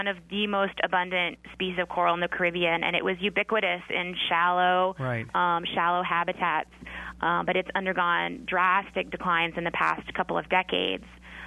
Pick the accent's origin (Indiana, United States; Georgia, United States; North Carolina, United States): Indiana, United States; I'm actually from Indiana, so I learned what a coral was when I was going to the Florida Keys to visit when I was a child.